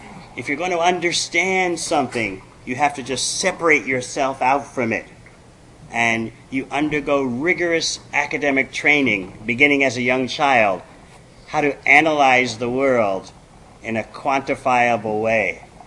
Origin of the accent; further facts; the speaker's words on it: New York City, New York, United States; now in Australia; I'm a New Yorker by birth, but I've been overseas on every continent of the world for the past 35 years. So, although I am from New York City, I've been gone for so long. Currently, I'm based in Australia, New Zealand.